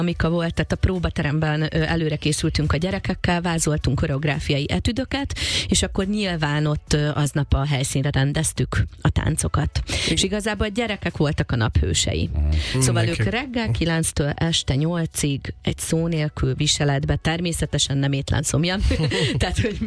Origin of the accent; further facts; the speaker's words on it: Jászfényszaru, Jász-Nagykun-Szolnok, Hungary; also born or lived in Budapest; Én budapesti születésű vagyok, de 5 éves koromban a szüleimmel Jászfényszorúra költöztünk. A szüleim munkája oda hívta őket.